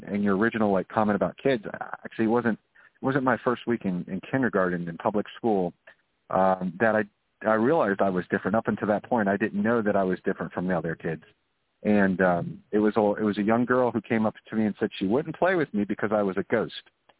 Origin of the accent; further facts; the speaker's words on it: St. Augustine, Florida, United States; Well, originally I'm from Florida. I was born in Southern Florida, and I attended the School for the Blind in St. Augustine, Florida, and my family lived 3 hours away.